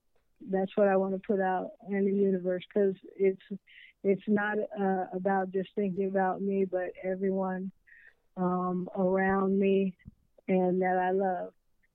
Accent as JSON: {"language": "English", "town": "New York City", "region": "New York", "country": "United States", "tie": "born or raised there", "also_born_or_lived": "California", "said": "growing up in New York City, I thought that hard taco shell and, you know, putting some ground meat and a little cheese, that's not a taco."}